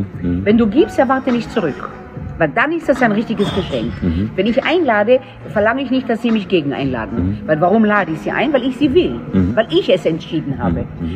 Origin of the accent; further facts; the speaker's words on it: Israel; Mein Mann kommt aus Israel, ich komme aus Israel.